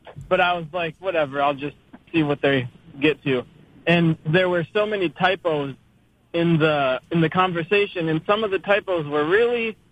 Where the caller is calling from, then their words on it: Fairport, New York, United States; Fairport, New York, where the conventions happen.